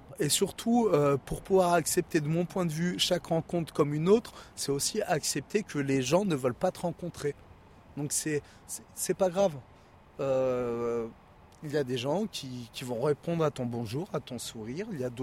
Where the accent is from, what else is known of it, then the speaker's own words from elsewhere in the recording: Île-de-France, France; also born or lived in Grenoble; je suis originaire de Grenoble. Enfin, du moins originaire, c'est un petit mensonge parce qu'à la base, j'étais de la région parisienne avec mes parents qui sont allés travailler à Paris.